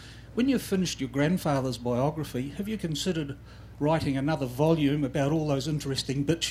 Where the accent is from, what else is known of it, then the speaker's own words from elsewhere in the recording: New Zealand; now in Australia; I'm actually a Kiwi living in Australia.